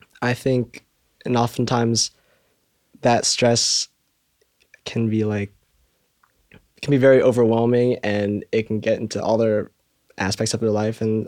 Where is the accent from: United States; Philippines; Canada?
Philippines; I'm Filipino. My mom was raised in Gimbal. It's a southern province.